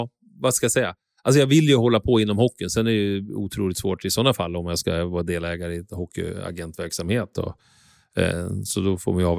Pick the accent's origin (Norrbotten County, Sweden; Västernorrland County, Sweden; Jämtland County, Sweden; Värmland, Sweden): Västernorrland County, Sweden; Örnsköldsvik; jag har ju jättekul när jag är hemma i Övik. Det är bara att jag inte hinner hem så ofta.